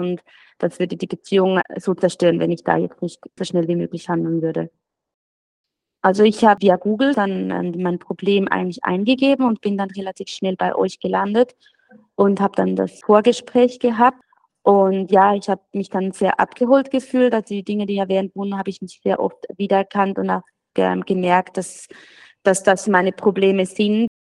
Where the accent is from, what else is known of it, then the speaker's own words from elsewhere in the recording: Switzerland; ich bin aus der Schweiz, ich habe ein Baby und einen Ehemann